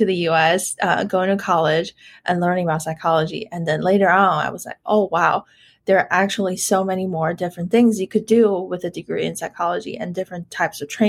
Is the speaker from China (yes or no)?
yes; China; because I grew up in China.